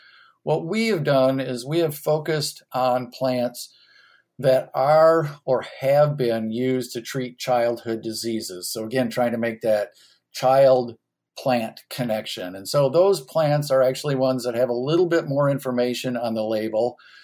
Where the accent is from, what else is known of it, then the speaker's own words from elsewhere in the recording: Michigan, United States; Well, I'm originally from Michigan. I went to MSU. I have 3 degrees from MSU.